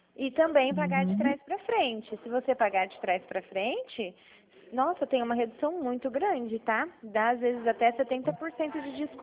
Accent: Dracena, São Paulo, Brazil; eu sou de Dracena, né?

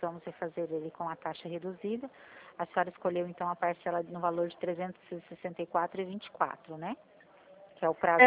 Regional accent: Presidente Bernardes, São Paulo, Brazil; born there; Eu moro em Prudente também, mas eu nasci em Presidente Bernardes, que é pertinho.

